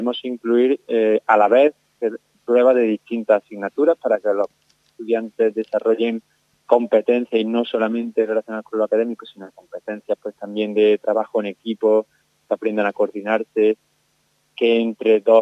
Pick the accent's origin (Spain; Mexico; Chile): Spain; Andalusia; yo soy de Andalucía, y bueno, pues aquí tenemos una buena red